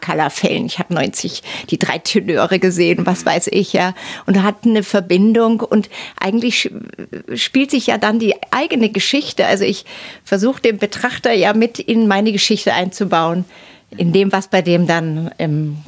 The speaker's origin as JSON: {"language": "German", "town": "Gmund am Tegernsee", "region": "Bavaria", "country": "Germany", "said": "Was komme ich jetzt aus Gmund vom Tegernsee und was interessiert die denn überhaupt?"}